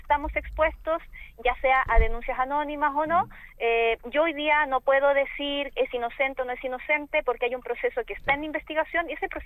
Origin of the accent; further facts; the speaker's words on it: Valdivia, Los Ríos, Chile; Yo soy de Valdivia, es mi casa de estudio en la Universidad Austral.